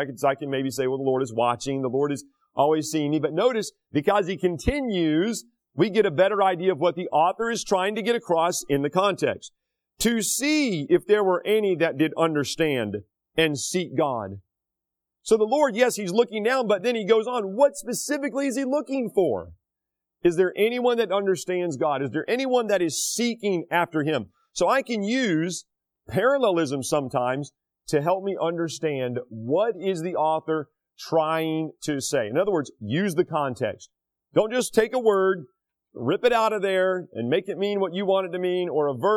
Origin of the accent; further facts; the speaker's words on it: North Carolina, United States; And I said, oh, I didn't know I was going to North Carolina, my home state.